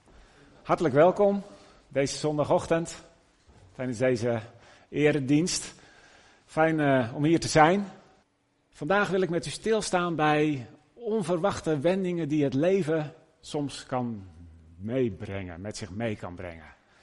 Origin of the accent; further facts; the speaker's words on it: Noordwijk, South Holland, Netherlands; En in ons dorp waar ik ben opgegroeid, dat is Noordwijk, dan niet hier in het noorden, maar in het westen, daar was een nieuw zwembad gebouwd.